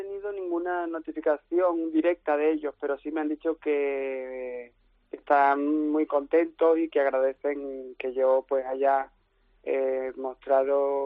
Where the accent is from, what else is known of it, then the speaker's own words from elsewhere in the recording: Ronda, Andalusia, Spain; De Ronda.